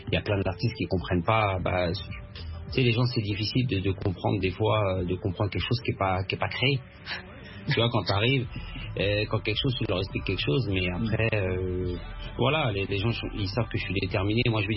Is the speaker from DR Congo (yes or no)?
no; Algeria; je suis algérien, franco-algérien, et j'en ai eu marre de ces barrières.